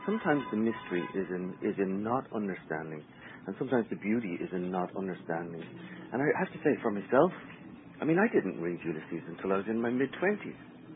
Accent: Ireland; it informed me, as an Irishman, of how Irish I happened to be, and also gave me access to a history that I hadn't really known before.

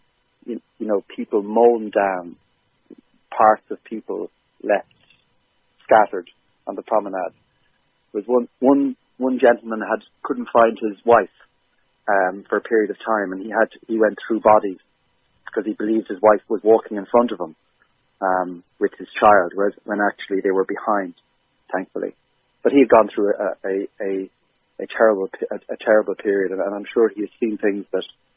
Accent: Ireland; I mean, as you said, I'm from Ireland

